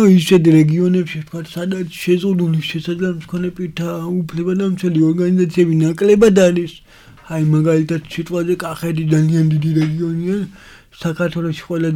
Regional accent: Imereti, Georgia; მე თვითონ ზემო იმერეთიდან ვარ და ზემო იმერეთში ძალიან სუსტია NGO სექტორი

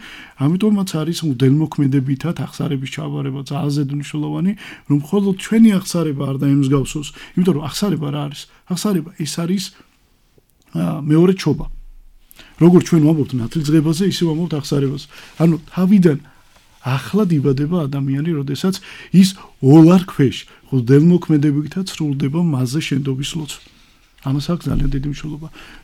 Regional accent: Batumi, Adjara, Georgia; იმიტომ რომ დავიბადე საქართველოში, იმიტომ რომ მე მინდა ჩემი მაგალითი გითხრათ, მე როდესაც დავიბადე და ცხოვრობდი ამ საზოგადოებაში, ბათუმი მაინდამაინც არ იყო ქრისტიანული პერიოდისათვის.

